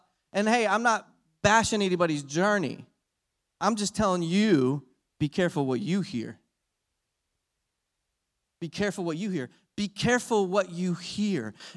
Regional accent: Philadelphia, Pennsylvania, United States; now in Texas, United States; You know, I live in Texas now. I'm not a Texan. I try to claim it. I grew up in Philadelphia, though.

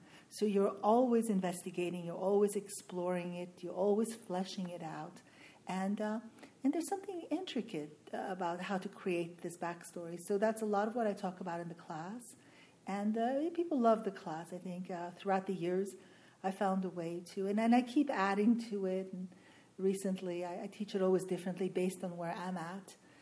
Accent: France; first language French; English is a second language; I speak 5 languages fluently. I speak French, obviously, because I was raised in France. I speak Italian, I speak Spanish, and I speak Portuguese.

